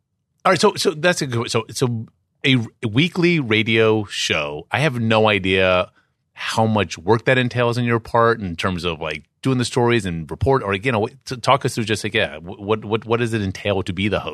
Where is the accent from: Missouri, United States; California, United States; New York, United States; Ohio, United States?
New York, United States; New York City; I'm from New York. We're not nice.